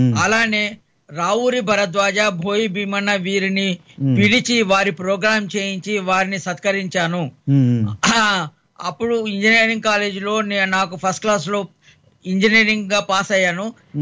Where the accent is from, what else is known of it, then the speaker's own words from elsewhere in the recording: Mumbai, Maharashtra, India; also born or lived in Peddapendyala; నేను పెద్దపెండ్యాల గ్రామం, వరంగల్ జిల్లాలో పుట్టాను. నా స్కూల్ చదువు అంతా బొంబాయిలో జరిగింది. ఎందుకంటే మా ఫాదరు బాంబేలో టెక్స్టైల్ మిల్ వర్కరు. అప్పుడు స్కూల్ ఆంధ్ర స్కూల్లో నేను 10th వరకు చదువుకున్నాను.